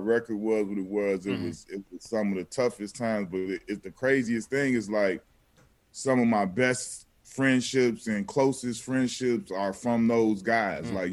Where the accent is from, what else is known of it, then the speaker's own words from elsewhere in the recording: Chicago, Illinois, United States; Man, I'm from Chicago, bro. Like, straight up.